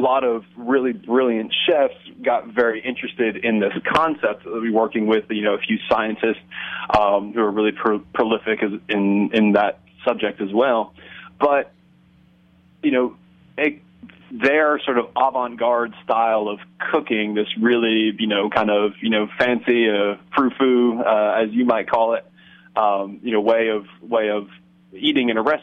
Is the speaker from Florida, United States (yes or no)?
yes; Apalachicola, Florida, United States; just down the road from where I grew up in Apalachicola, you know, some of the best oysters in the world, when the hurricanes or BP aren't in there screwing things up.